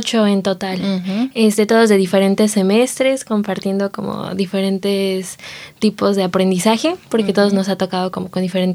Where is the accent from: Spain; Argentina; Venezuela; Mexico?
Mexico; la visión que traemos como los mexicanos, porque como allá nuestra cultura es como lo más esencial